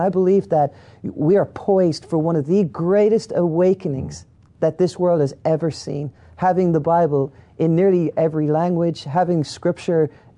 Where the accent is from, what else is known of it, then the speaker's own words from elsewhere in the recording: Ireland; I'm an Irishman from the south of Ireland that couldn't be more Protestant than the English Protestants would be.